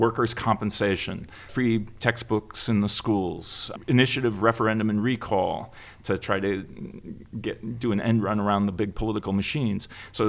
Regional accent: Wisconsin, United States; It certainly wasn't the case where I grew up in Wisconsin. You just never saw that.

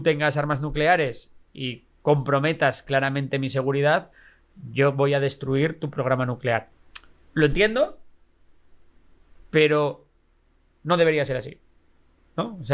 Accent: Spain; yo como español prefiero que Irán no tenga armas nuc

